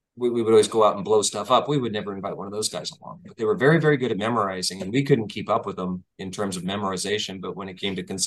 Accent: Texas, United States; but I grew up in Texas. And a lot of that culture is still well within my bones.

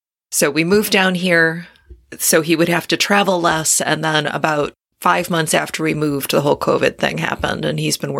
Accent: Troy, Michigan, United States; moved away as an adult; now in Atlanta, United States; I am. I grew up in Berkeley, Troy, Madison Heights area.

